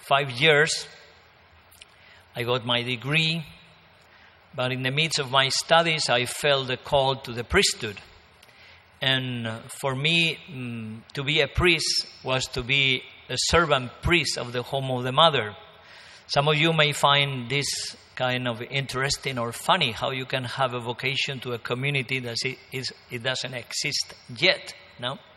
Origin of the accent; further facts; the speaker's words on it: Toledo, Castilla-La Mancha, Spain; I'm from Spain, Toledo, Spain.